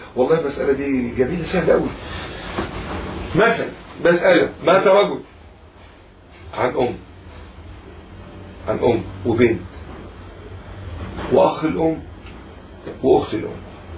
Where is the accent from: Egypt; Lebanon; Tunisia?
Egypt; احنا كمصريين بقى بنجد عناء في اخراج الايه؟ اللسان.